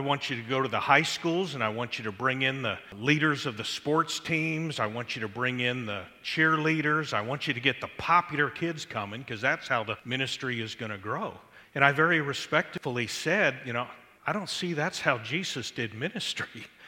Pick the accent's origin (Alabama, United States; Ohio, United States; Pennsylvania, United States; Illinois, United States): Ohio, United States; Cincinnati; even though I grew up in the Cincinnati area, to go to Ozark Bible College